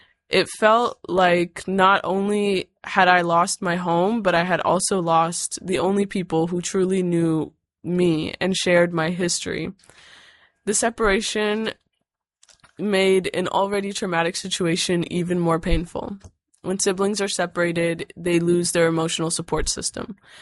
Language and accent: English; Anchorage, Alaska, United States; I am from Anchorage.